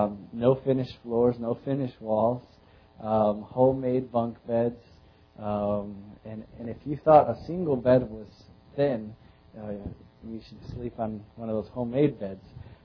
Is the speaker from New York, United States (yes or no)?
no; Michigan, United States; also born or lived in Tennessee; I was born in Tennessee, but my parents moved to Michigan. We were raised up there.